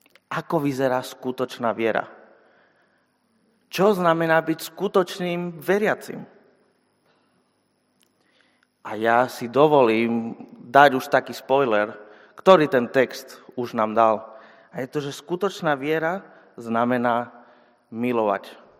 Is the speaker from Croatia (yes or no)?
no; Spain; Slovak is a second language; now in Žilina, Slovakia; ChatGPT vám bude oveľa lepším pomocníkom ako Španiel zo Žiliny.